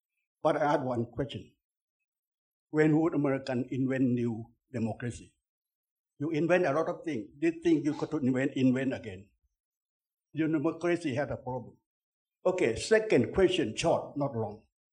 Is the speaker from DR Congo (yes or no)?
no; Thailand; English is a second language; now in Australia; I'm from Thailand, but I lived here for a long time. I'm Aussie.